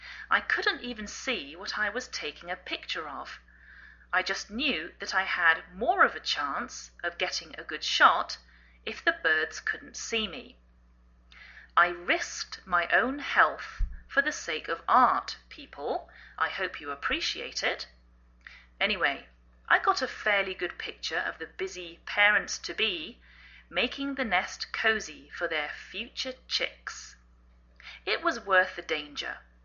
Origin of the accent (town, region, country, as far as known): England, United Kingdom; now in United States